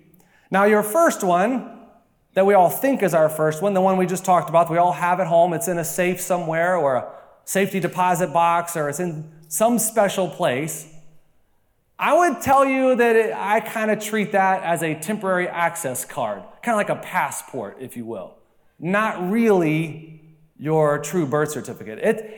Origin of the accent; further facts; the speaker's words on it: Sanford, North Carolina, United States; born there; And I was born in Sanford, North Carolina.